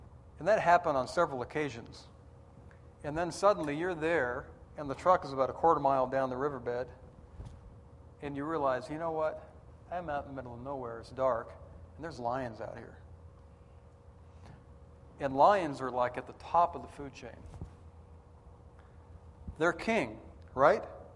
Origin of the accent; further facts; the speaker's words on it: Washington, United States; I grew up in Washington State. I met my wife in Southern California and stole her away from her father and moved her out to the mountains of Western Carolina.